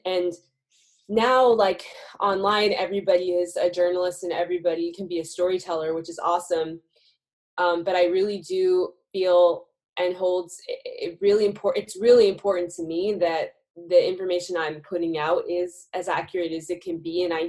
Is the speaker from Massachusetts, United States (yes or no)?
yes; Massachusetts, United States; right now I'm home visiting my hometown in Massachusetts